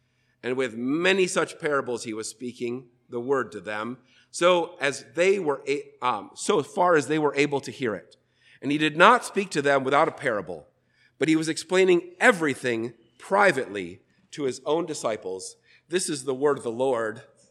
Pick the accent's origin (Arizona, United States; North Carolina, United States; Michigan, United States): Michigan, United States; Detroit; I grew up around Detroit, and so I don't take it for granted that everyone has planted in dirt.